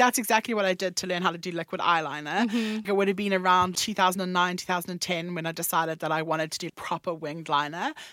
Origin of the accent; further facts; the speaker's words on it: South Africa; now in London, United Kingdom; And so I could be in my hometown back in South Africa and bump into less people that I'd gone to primary school with than I would in this part of London.